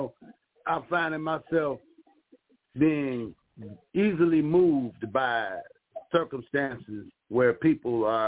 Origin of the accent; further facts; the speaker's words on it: Ohio, United States; now in California, United States; and I'm from Ohio, but I've been living in California and aloof from a lot of the policies.